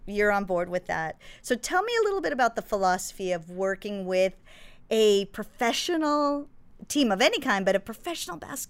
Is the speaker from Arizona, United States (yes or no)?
no; Los Angeles, California, United States; I just want to tell everybody, I'm from Los Angeles